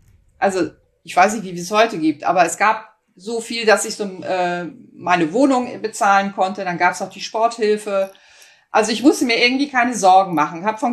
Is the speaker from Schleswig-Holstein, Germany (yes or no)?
yes; Kiel, Schleswig-Holstein, Germany; Ich bin in Kiel aufgewachsen und war auch noch im Großhagener Verein damals bei meinem Jugendtrainer